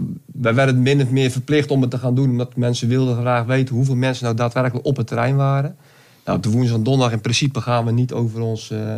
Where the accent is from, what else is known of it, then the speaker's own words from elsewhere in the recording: Dordrecht, South Holland, Netherlands; Nou, ik kom uit Dordrecht.